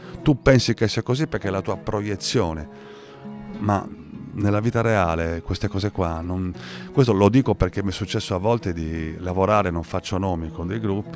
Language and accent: Italian; Sardinia, Italy; Se noi dobbiamo smetterla di andare in giro col timbro doc che siamo sardi